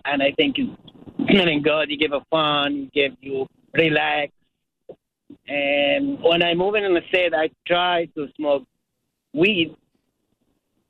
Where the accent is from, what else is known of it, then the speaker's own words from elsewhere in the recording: Egypt; English is a second language; now in United States; I'm originally from Egypt. We used to smoke hash back home.